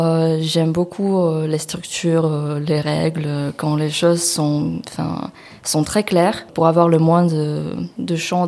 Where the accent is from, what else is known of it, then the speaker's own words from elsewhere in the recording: Beijing, China; moved away as an adult; now in France; j'ai des origines russes-ukrainiennes. Donc j'étais pas de la famille là-bas aussi. j'ai grandi en Chine, à Pékin. Et quand j'avais 18 ans, j'ai déménagé en France. Donc ça fait plus de 8 ans que je suis ici.